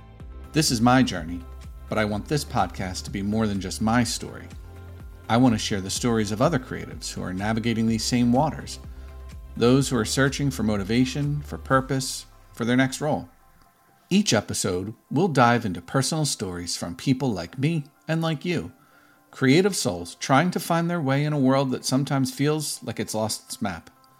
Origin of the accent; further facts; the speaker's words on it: Philadelphia, Pennsylvania, United States; accent: Philadelphia; So I grew up in Northeast Philly. You may have noticed from my accent